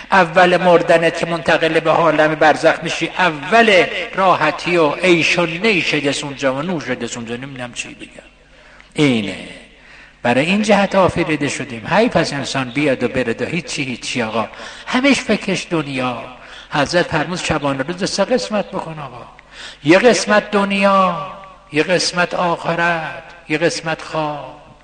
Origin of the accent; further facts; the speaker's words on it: Isfahan, Iran; گفت اهل کجا هستید؟ گفتم اصفهان.